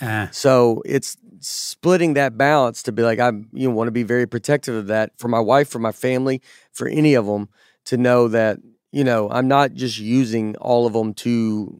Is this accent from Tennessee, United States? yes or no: yes; Nashville, Tennessee, United States; And so we grew up in Nashville